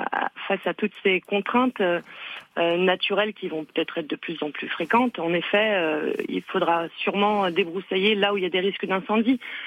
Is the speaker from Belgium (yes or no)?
no; Kabylie, Algeria; Moi, je suis également originaire d'Algérie, de Kabylie. J'ai une double culture du jardin, on va dire.